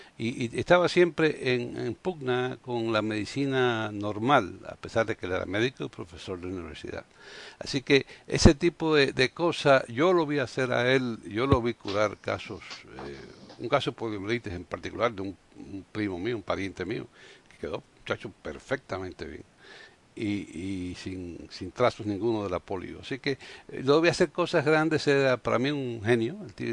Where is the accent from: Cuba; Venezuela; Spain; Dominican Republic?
Cuba; Havana; moved away as an adult; Yo cuando muchacho, me crié en La Habana, y el médico que me atendió siempre de niño y hasta que me fui de Cuba, de 18 años